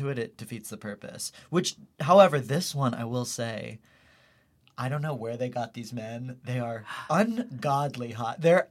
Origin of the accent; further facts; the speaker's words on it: Houston, Texas, United States; Houston, Texas.